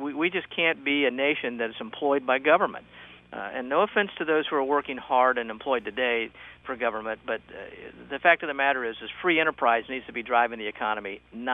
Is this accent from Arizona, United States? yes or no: no; Orlando, Florida, United States; I mean, I grew up in Orlando. My net's pretty wide in Central Florida.